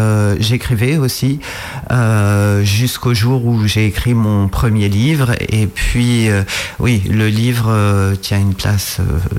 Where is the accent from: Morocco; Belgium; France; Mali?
France; Fontenay-le-Comte, Pays de la Loire; born there; also born or lived in Île-Dieu / Île-de-France; Alors oui, j'ai vécu à l'Île-Dieu, je suis vendéenne, je suis née en Vendée, à Fontenay-le-Comte, et voilà, j'ai voyagé entre la Vendée et la région parisienne. Mais là, ça fait plus de 20 ans que je suis posée et que je ne bouge plus de Vendée.